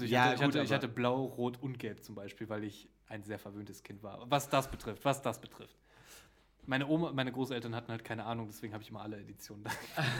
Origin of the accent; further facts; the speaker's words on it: North Rhine-Westphalia, Germany; wir sind alle hier so in der Nähe von Düsseldorf groß geworden